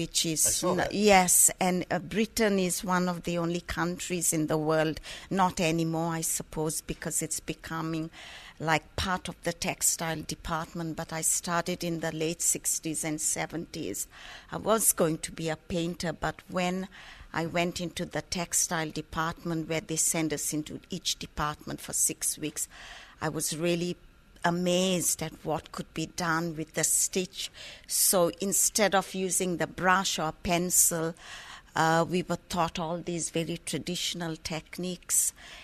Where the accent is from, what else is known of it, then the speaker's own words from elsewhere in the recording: Kenya; moved away as an adult; I grew up in Kenya, and I lived there till I was 21.